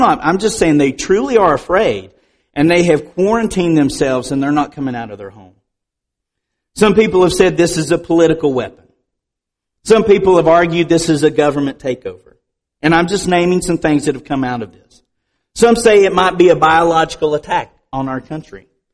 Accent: Asheville, North Carolina, United States; And I told him I was from Asheville, North Carolina.

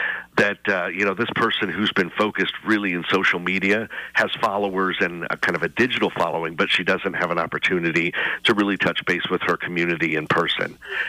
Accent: Ohio, United States; I'm originally from Ohio, so I've got Midwest in me. I recognize the corn.

